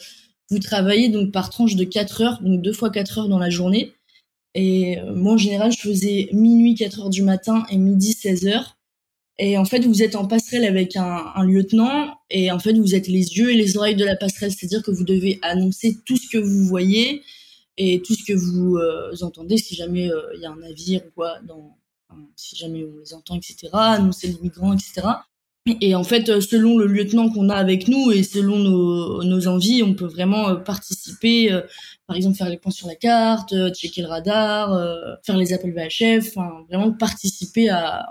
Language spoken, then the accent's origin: French; Brittany, France; je suis bretonne